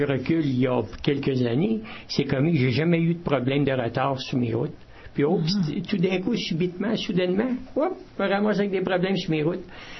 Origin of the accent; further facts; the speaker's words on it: Quebec, Canada; C'est-tu parce que je suis québécois?